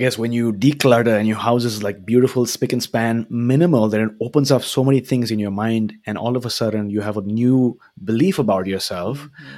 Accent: India; And I think maybe being of Indian origin, being an Indian, you would appreciate the terminology of karma, right?

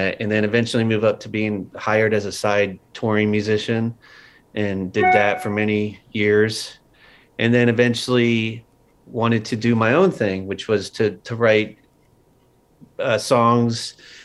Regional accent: Philadelphia, Pennsylvania, United States; I grew up outside of Philadelphia.

